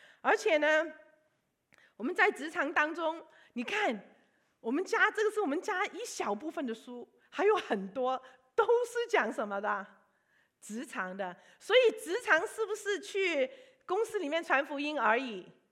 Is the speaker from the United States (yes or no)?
no; Hong Kong; 所以我在香港出生长大，我妈妈很辛苦把我姐姐跟我带大。然后呢因为那个时候的政治环境，我爸爸留在广州